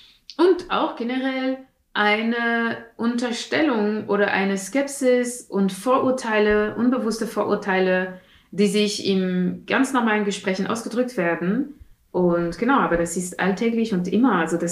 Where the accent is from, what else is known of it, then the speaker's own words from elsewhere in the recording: France; dass ich mich wirklich als Französin wahrgenommen habe.